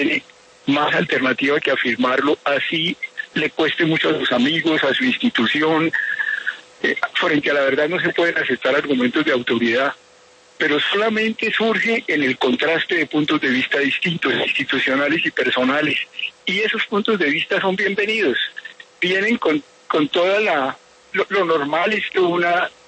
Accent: Colombia

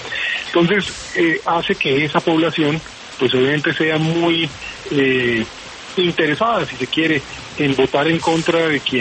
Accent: Colombia; como colombiano y como persona que ha ejercido la responsabilidad de representar a Colombia

